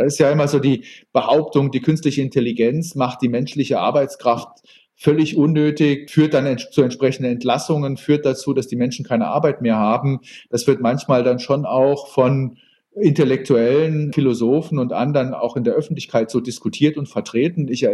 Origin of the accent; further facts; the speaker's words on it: Saarbrücken, Saarland, Germany; born there; Ich bin in Saarbrücken geboren.